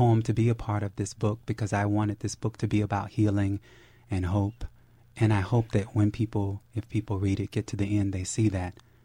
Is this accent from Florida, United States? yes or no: yes; Marianna, Florida, United States; I grew up in a little town called Mariana, Florida. I grew up on the land on which my ancestors had actually been both master and slave.